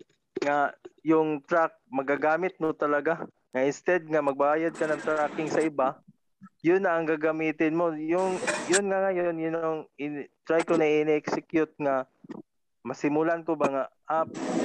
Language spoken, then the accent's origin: Tagalog; Cagayan de Oro, Northern Mindanao, Philippines; Tapos ibababa doon sa amin sa Cagayan de Oro